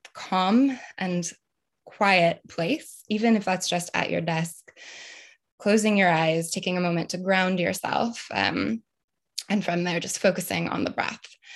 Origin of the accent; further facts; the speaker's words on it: United States; now in United Kingdom; I'm obviously American, as you can hear, also now British, which is always an exciting thing to share with people.